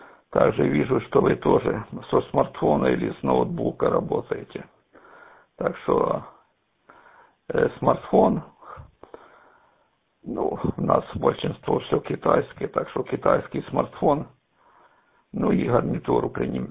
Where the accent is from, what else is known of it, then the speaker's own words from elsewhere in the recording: Donetsk Oblast, Ukraine; Я сам родом с Донецкой области, а в городе Изюм работал на ИТРЗ и ОМЗ